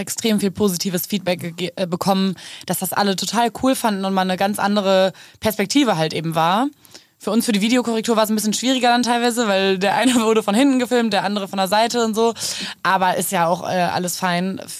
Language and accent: German; Unna, North Rhine-Westphalia, Germany; Gestern wurde ich zum Beispiel auch von meiner Heimatstadt Unna empfangen.